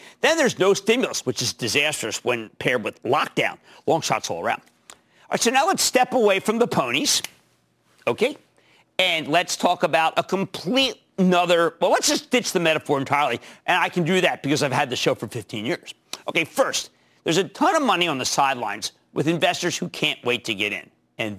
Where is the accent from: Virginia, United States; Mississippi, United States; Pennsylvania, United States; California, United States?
Pennsylvania, United States; Philadelphia; I know I'm the only person in America, because I'm from Philadelphia, I can say